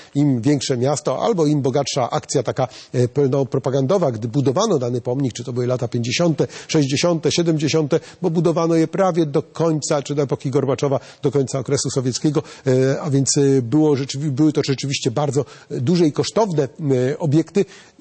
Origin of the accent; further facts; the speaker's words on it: Olsztyn, Warmian-Masurian Voivodeship, Poland; ja akurat jako olsztynianin znam go od dziecka